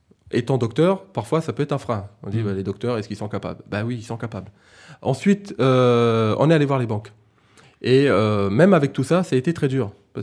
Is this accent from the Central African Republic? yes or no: yes; Central African Republic; now in France; Moi-même, je suis de la République centrafricaine Et donc, tous les trois, nous vivons en France.